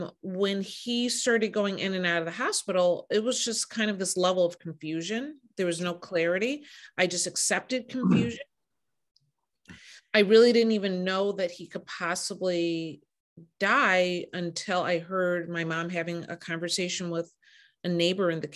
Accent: Detroit, Michigan, United States; So I'm from Detroit originally, right?

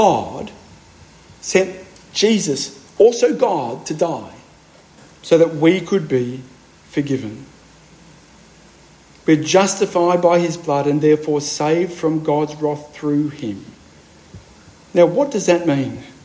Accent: Sydney, New South Wales, Australia; I grew up in Sydney. I'll finish with this, my friends. I grew up in, not just in Sydney, but in the centre of the city, a suburb called Newtown.

